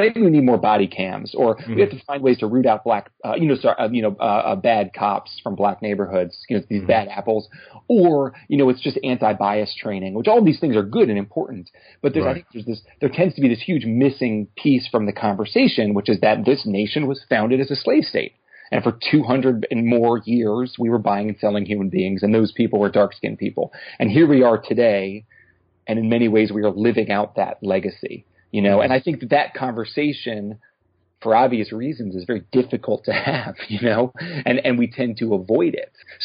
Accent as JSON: {"language": "English", "country": "United States", "said": "You know, of course, it's my community as an American"}